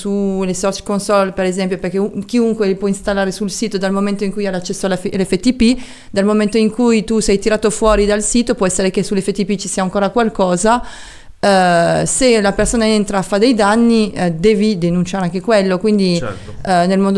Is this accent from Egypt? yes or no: no; France; perché essendo alla base francese, ovviamente sono cresciuta in Francia e quindi capisco un po' la cultura